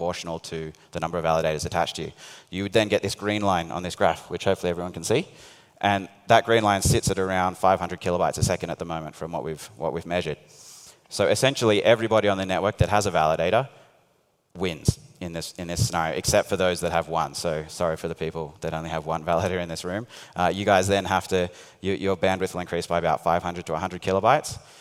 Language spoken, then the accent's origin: English; Australia; So I'm Australian, and I can see a few Australians in the audience.